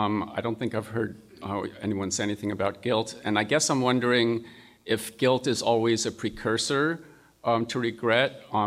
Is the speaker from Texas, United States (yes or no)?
no; San Francisco, California, United States; I'm from San Francisco.